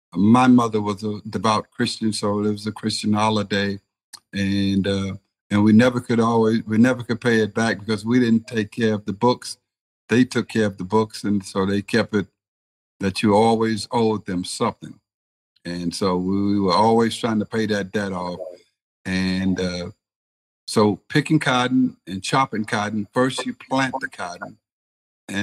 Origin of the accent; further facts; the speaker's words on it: Silver City, Mississippi, United States; from Silver City, Mississippi. There ain't no silver and it ain't no city. Population at the time when I was growing up was 275, and we have increased our status now.